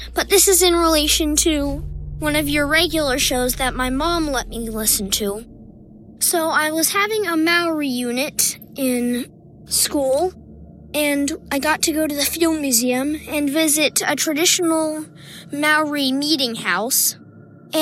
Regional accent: Chicago, Illinois, United States; All right … from Chicago. I'm 10 years old and in fourth grade

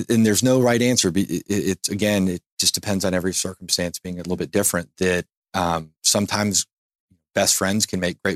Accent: Memphis, Tennessee, United States; And then I left to, at the time, actually start a beer brewery in my hometown of Memphis.

